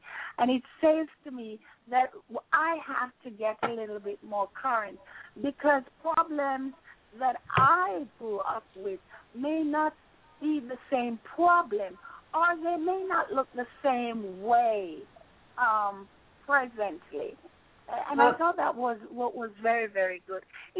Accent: Jamaica; moved away as an adult; even though I am a Jamaican, lived there half of my life, more than half of my life, been out there, out of there for a very, very long time.

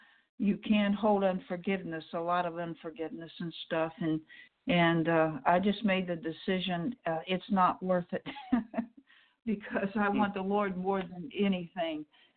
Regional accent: Illinois, United States; And I said, I'd rather, even though I'm from Illinois, I'd rather be in Alabama with my sisters rather than in Illinois with my brothers.

